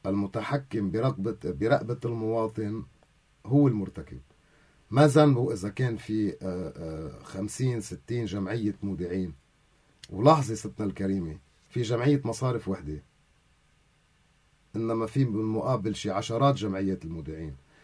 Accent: Lebanon; نحن كشعب لبناني

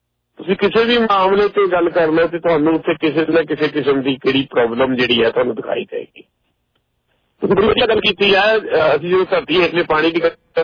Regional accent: Dosanjh Kalan, Punjab, India; ਸਾਡੇ ਪਿੰਡ ਜਦੋਂ ਅਸੀਂ ਨਿੱਕੇ ਨਿੱਕੇ ਸੀਗੇ 8ਵੀਂ 9ਵੀਂ ਚ ਪੜ੍ਹਦੇ ਸੀ ਤੇ ਸਾਨੂੰ ਸੁਣਨ ਚ ਆਉਂਦਾ ਸੀ ਵੀ ਜਿਹੜਾ ਧਰਤੀ ਹੇਠ ਪਾਣੀ ਜਦੋਂ ਨਲਕਾ ਲਾਉਂਦੇ ਆ ਤੇ ਸਾਡੇ ਪਿੰਡ ਦਸਾਂਝ ਕਲਾਂ ਦੇ ਵਿਚ 27 ਫੁੱਟ ਤੇ ਪਾਣੀ ਸੀ

